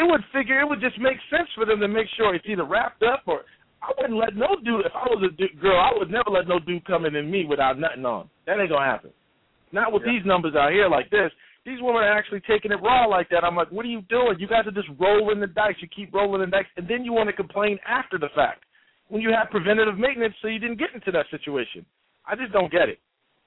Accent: West Coast, United States; also born or lived in San Francisco, United States; Hey, look, I'm from the West Coast. I used to live in San Fran at one time.

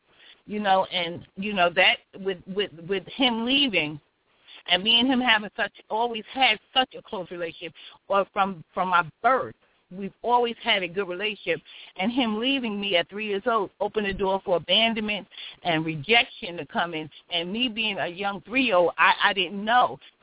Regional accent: New York City, New York, United States; born there; I was born in New York City in Queens, Jamaica, Queens.

